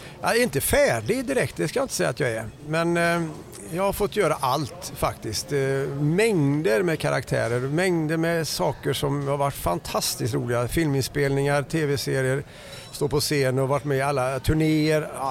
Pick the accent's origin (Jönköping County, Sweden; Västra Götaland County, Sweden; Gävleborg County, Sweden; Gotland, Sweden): Västra Götaland County, Sweden; Trollhättan; berättade jag om hela min uppväxt i Trollhättan samtidigt som han intervjuade mig